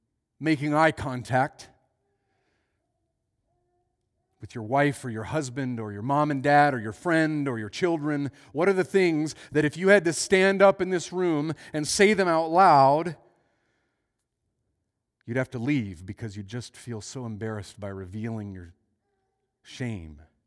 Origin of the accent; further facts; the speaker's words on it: Casper, Wyoming, United States; I grew up in Casper, Wyoming, so I was about to go on a very exotic trip on my own to Minneapolis.